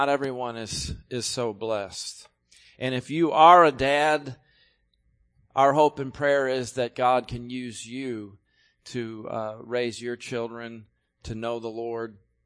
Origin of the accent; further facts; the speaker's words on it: New York, United States; In my home state of New York recently